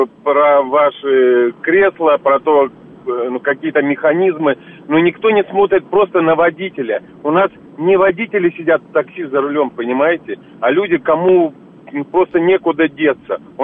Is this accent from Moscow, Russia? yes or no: yes; Moscow, Russia; я тоже таксист, но я москвич.